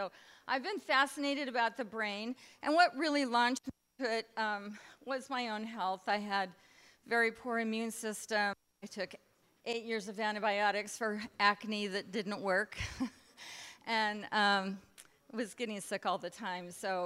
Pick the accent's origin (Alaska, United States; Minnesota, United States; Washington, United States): Minnesota, United States; I'm from Minnesota.